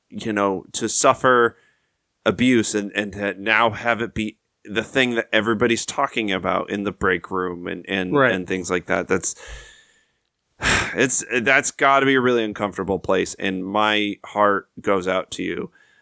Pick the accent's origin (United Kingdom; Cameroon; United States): United States; Pocatello, Idaho; Decades apart, we grew up in Pocatello in the 90s, but it's, like, our hometown.